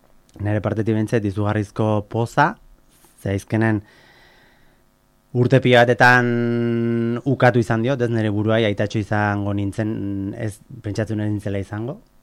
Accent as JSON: {"language": "Basque", "region": "Basque Country", "country": "Spain", "said": "Azkenen pues ni Goierritik nator eta ordun pues bizitoki aldatu dut, lana utzi dut"}